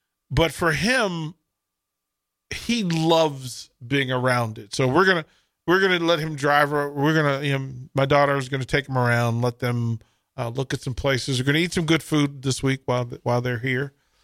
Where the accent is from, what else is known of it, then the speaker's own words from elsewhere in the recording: Washington, District of Columbia, United States; Now, remember, and I'll say this, the National Zoo is in my hometown. The National Zoo is in my hometown.